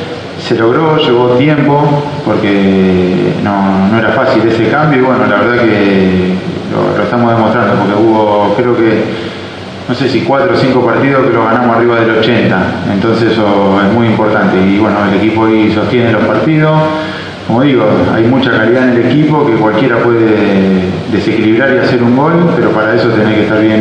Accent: Argentina; lo que todos queremos como argentinos

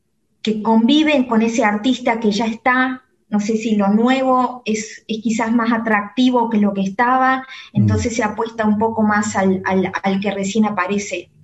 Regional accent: Córdoba, Argentina; now in Buenos Aires, Argentina; yo soy cordobesa. Me vine por primera vez a Buenos Aires con una beca del Fondo Nacional de las Artes

